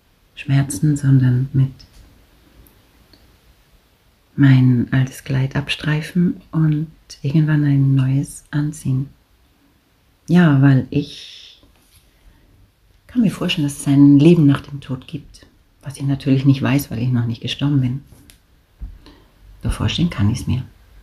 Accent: Hamburg, Germany; moved away as an adult; now in Switzerland; bin 60 Jahre alt und komme ursprünglich aus Hamburg und lebe seit über 33 Jahren in der Schweiz, in den Bergen, und es ist ja meine Heimat geworden

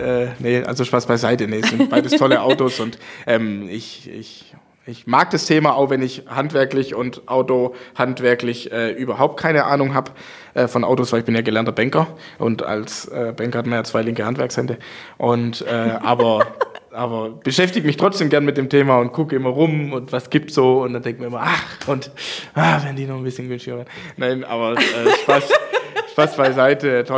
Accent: Welzheim, Baden-Württemberg, Germany; ich bin halt ein sehr so regionaler Typ, mhm. Ja, so, ich bin in Welzheim aufgewachsen, wohne da immer noch, das bedeutet mir auch irgendwie viel

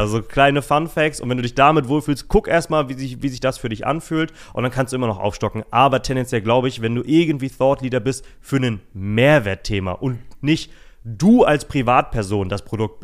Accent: Anklam, Mecklenburg-Vorpommern, Germany; okay, ich fahre jetzt in meine Heimat Anklam. Anklam ist ein kleiner Ort in Mecklenburg-Vorpommern.

